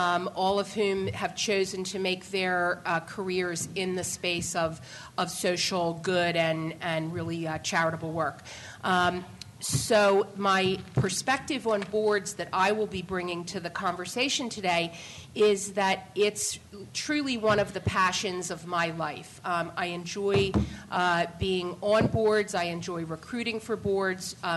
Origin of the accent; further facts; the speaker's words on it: Philadelphia, Pennsylvania, United States; I apparently am the only local panelist. I am here from Philadelphia.